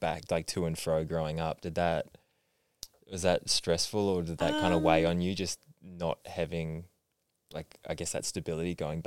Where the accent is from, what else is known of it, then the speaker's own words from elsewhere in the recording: Beechworth, Victoria, Australia; I'm from Beechworth.